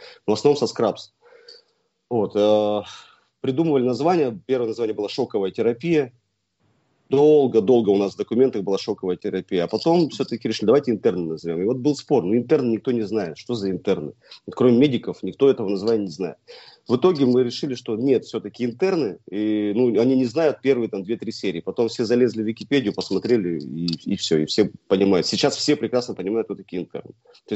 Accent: Kurgan, Kurgan Oblast, Russia; now in Chelyabinsk, Russia; Я из Кургана, да. Папа рабочая интеллигенция, вот. Но так случилось, я переехал в Челябинск. В Челябинск поступил в школу милиции.

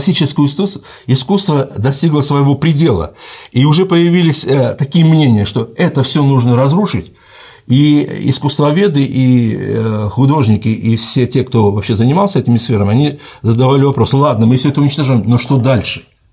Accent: Tbilisi, Georgia; Вот у меня, где я вырос в Тбилиси, был странный человек

